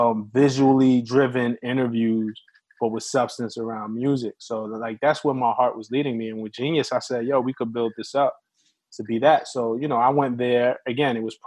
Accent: Brooklyn, New York, United States; I mean, we're both from Brooklyn.

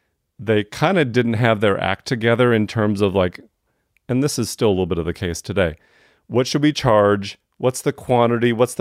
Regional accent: Wisconsin, United States; So, I was a white kid growing up in Wisconsin. I was probably 11, 12 years old at the time that all this happened in Atlanta.

